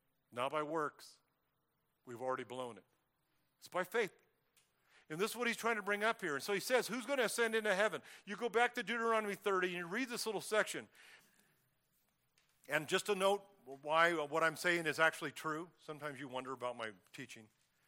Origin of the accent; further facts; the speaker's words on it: United States; A little nerve-wracking as an American to go, oh, no, did I put my passport in my pocket?